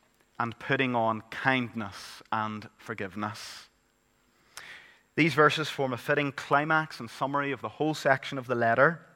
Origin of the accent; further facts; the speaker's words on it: Northern Ireland, United Kingdom; I'm from Northern Ireland, so I'm not as if I'm excluding myself here.